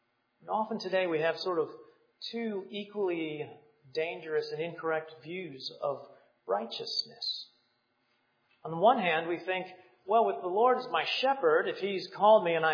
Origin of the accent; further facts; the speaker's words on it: Cleveland, Ohio, United States; now in Virginia, United States; I grew up in Cleveland, so thunderstorms here in Virginia are really not thunderstorms.